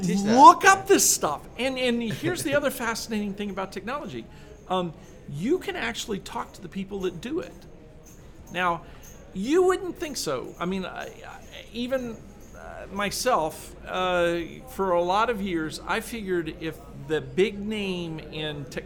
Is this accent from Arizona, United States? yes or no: no; Louisiana, United States; I grew up south of Shreveport in Louisiana.